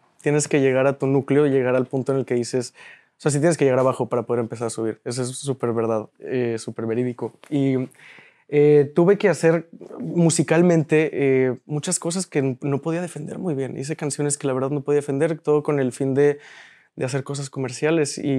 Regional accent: Monterrey, Nuevo León, Mexico; born there; Nací aquí en Monterrey desde muy pequeño, muy curioso por todo, por todas las cosas.

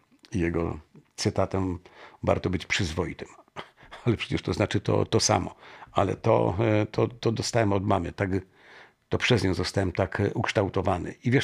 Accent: Strzelce Opolskie, Opole Voivodeship, Poland; w Strzelcach Opolskich, które jest moim rodzinnym miastem

